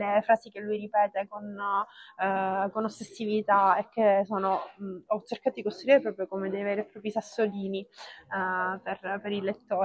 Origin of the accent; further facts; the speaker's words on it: Caltanissetta, Sicily, Italy; born there; now in Palermo, Italy; Qui non dico volentieri che sono nata a Caltanissetta